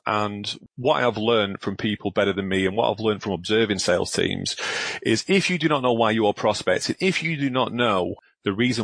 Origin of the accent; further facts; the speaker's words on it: Glasgow, Scotland, United Kingdom; born there; I'm a northerner, I was born in Glasgow